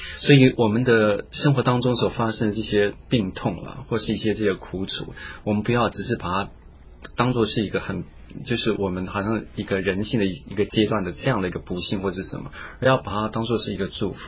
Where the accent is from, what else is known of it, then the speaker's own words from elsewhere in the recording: China; 嗯，好，我们中国人有一句话说生老病死嘛，